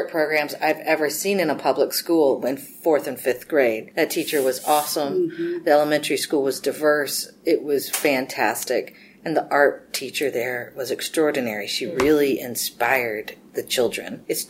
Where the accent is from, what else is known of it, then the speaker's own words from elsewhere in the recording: South Carolina, United States; also born or lived in Texas; You know, growing up, I was born in Texas, lived there 5 years, and moved here. This is where my family's from South Carolina. But growing up here, I remember having art all the time through middle school.